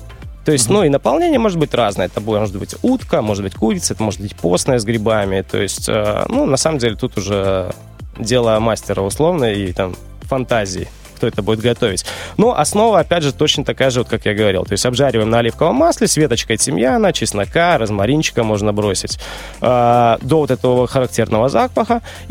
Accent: Belarus; ну, мы белорусы, картошка, вот.

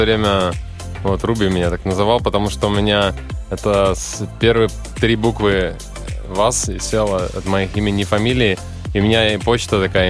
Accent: Minsk, Belarus; born there; Я в Минске.

